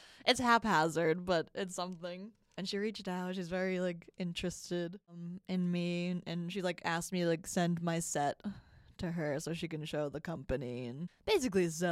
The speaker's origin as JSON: {"language": "English", "town": "Londonderry", "region": "New Hampshire", "country": "United States", "tie": "born or raised there", "said": "Okay. So mainly I grew up in the New England area. I was a baby. Where was I a baby? I want to say, like, most of my, like, childhood from, like, baby to, what age was I? 10 years old. I lived in Londonderry, New Hampshire."}